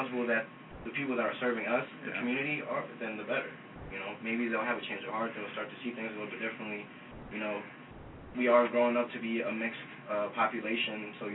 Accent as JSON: {"language": "English", "town": "Washington", "region": "District of Columbia", "country": "United States", "tie": "born there", "said": "I was born in the District of Columbia. I'm a citizen."}